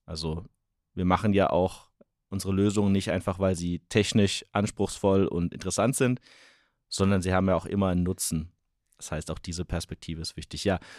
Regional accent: Rhineland-Palatinate, Germany; born there; bin 30 Jahre alt, bin gebürtiger Rhein-Hesse, komme aus der Nähe von Mainz

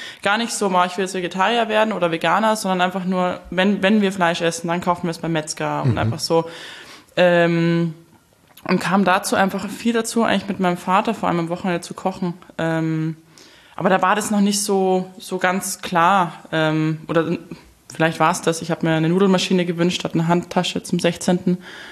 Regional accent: Murnau am Staffelsee, Bavaria, Germany; Aus Oberbayern, Murnau am Staffelsee.

